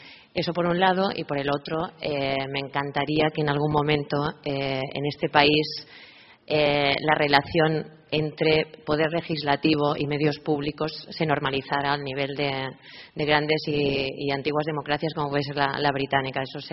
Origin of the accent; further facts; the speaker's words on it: Barcelona, Catalonia, Spain; Buenos días. Vengo de Barcelona